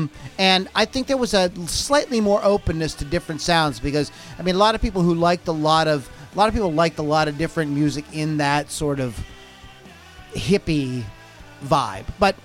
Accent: Pittsburgh, Pennsylvania, United States; or that's the big rock station here in Pittsburgh. We're from Pittsburgh.

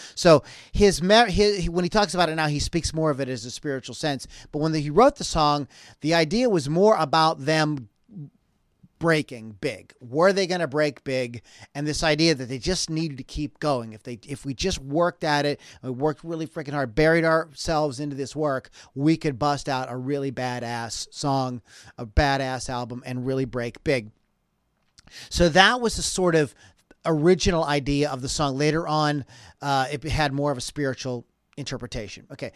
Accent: Pittsburgh, Pennsylvania, United States; They are a favorite band, by the way, from my hometown, Pittsburgh.

